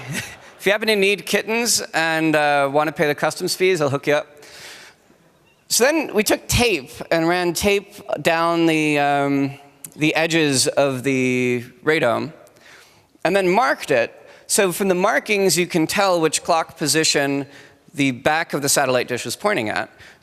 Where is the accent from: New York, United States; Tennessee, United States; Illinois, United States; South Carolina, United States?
Tennessee, United States; and while I love my hometown, and you know, I'm very proud of being Tennessean